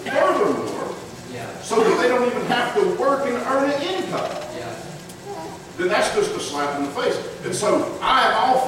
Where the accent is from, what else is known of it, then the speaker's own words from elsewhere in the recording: United States; born there; What a blessing it is that I was born here in the United States of America.